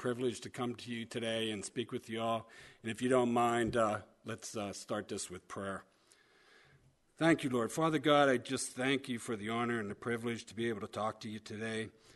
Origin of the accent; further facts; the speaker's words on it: Rochester, Pennsylvania, United States; But I grew up in Rochester